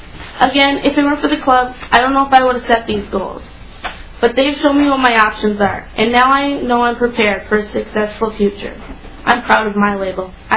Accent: St. Cloud, Minnesota, United States; I'm from St. Cloud.

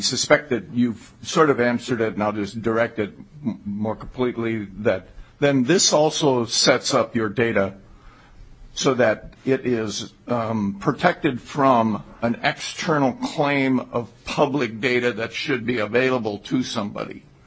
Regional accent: Minnesota, United States; I come from Olmsted County

